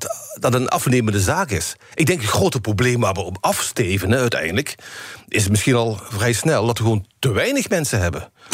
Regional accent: Limburg, Netherlands; accent: Limburgish; met mijn Limburgs accent denk je dat ik alleen maar van carnaval houden en bier drinken

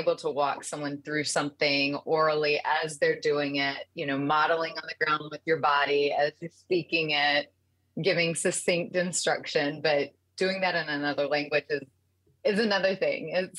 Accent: Georgia, United States; And I'm from South Georgia, so it was a little bit different. The accent was a little bit, you know, it was there.

